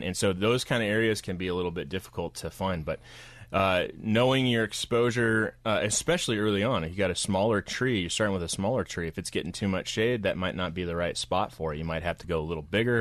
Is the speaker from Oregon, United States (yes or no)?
yes; Portland, Oregon, United States; And not just because I'm from Portland.